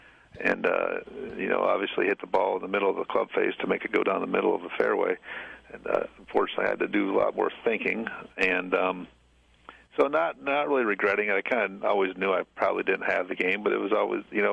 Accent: North Dakota, United States; moved away as an adult; Well, I grew up in North Dakota. Got tired of the cold weather.

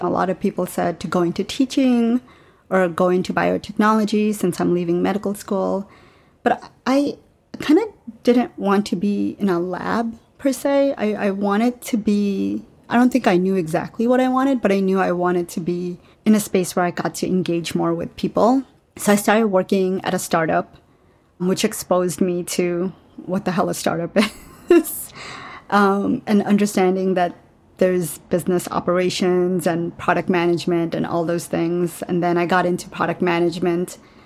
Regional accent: New York City, New York, United States; also born or lived in Bangladesh; So I grew up in New York City. I was born in Bangladesh, but grew up in New York City since I was 7 years old.

